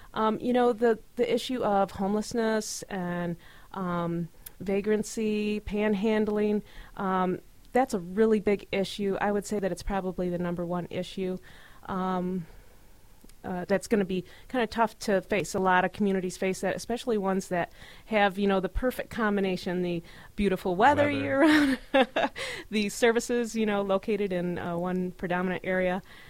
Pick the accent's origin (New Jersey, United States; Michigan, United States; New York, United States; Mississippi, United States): Michigan, United States; I'm from Michigan, so this is a great opportunity for me to see, to travel